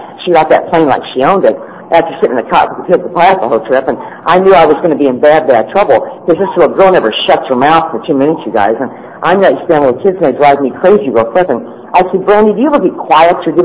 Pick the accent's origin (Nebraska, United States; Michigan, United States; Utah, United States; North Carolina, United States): Nebraska, United States; when I was growing up in Nebraska, there just wasn't a hell of a lot of drugs on the street.